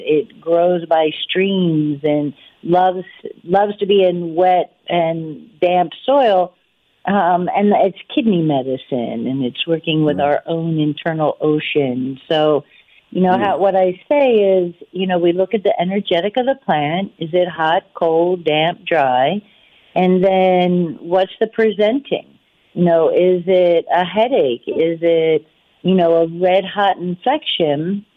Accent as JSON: {"language": "English", "region": "Northern US", "country": "United States", "lives_now": "Charlottesville, United States", "said": "You know, I'm a Yankee, I'm a Northerner, and here I am in Charlottesville, and I just wilt in the summers."}